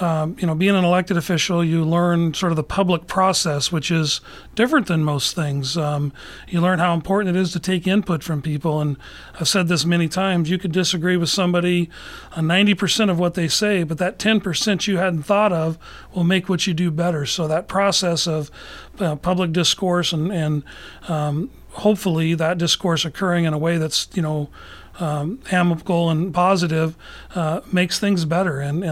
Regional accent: Oakland, Oregon, United States; So I'm very fortunate to have grown up here in Douglas County. I grew up in Oakland with my mom and dad and my three brothers, and all my brothers still live here in Oregon.

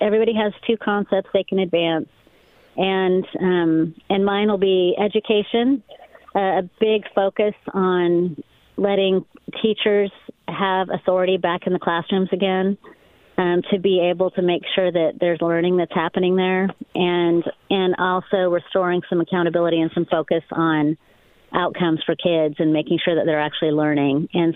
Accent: Salem, United States; it was an absolute privilege to serve in the House and to represent my hometown community in Salem.

